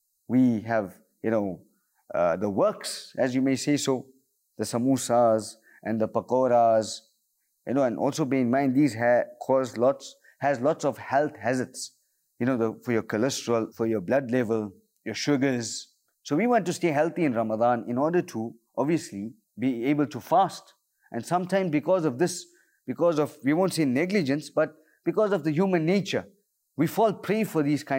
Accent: South Africa; Like I'm from South Africa

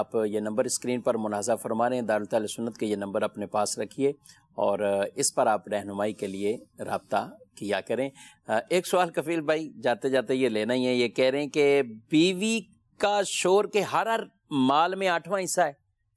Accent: Tandlianwala, Punjab, Pakistan; فیصل آباد سے آگے میرا اپنا شہر تاندلیاں والا ہے جو کہ وہاں سے آگے 50 کلومیٹر ہے

